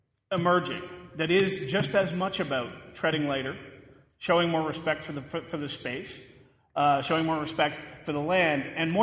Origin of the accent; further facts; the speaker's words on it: Calgary, Alberta, Canada; my hometown of Calgary, for example